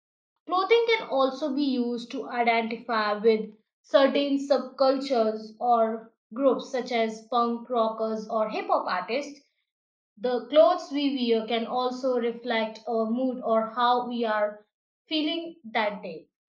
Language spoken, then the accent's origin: English; India; English is a second language; Let's just take the example of Indian fashion style, because I'm Indian, so I know something about Indian things because I love the history.